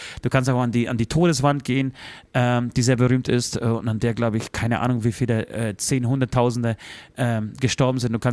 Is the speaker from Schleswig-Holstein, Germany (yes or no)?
no; Dachau, Bavaria, Germany; born there; wir sind dann am nächsten Tag in meiner Geburtsstadt Dichau gefahren